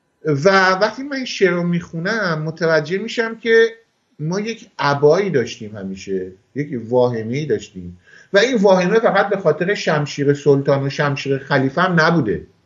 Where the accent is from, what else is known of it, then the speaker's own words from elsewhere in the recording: Iran; ما ایرانی ها خیلی عقب تر از کشور عربی هستیم